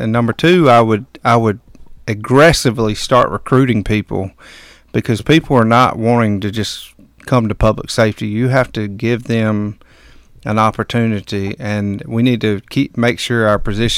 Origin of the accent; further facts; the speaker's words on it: Greenwood, South Carolina, United States; also born or lived in Charleston; I was born in Charleston. My dad went to the Citadel, and we moved here when I was five. My grandparents always lived in Greenwood